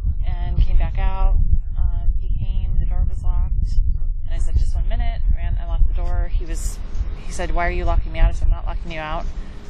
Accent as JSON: {"language": "English", "town": "Camarillo", "region": "California", "country": "United States", "tie": "born or raised there", "said": "No, that's actually my parents' address. I grew up in Camarillo."}